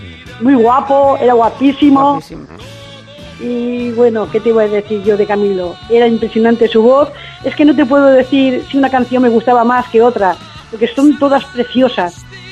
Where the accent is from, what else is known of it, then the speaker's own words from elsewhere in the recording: Valencian Community, Spain; yo soy valenciana